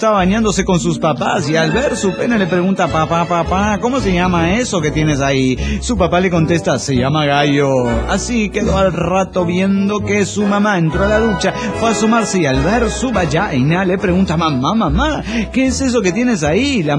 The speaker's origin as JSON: {"language": "Spanish", "town": "Quito", "region": "Pichincha", "country": "Ecuador", "said": "de Quito, Ecuador."}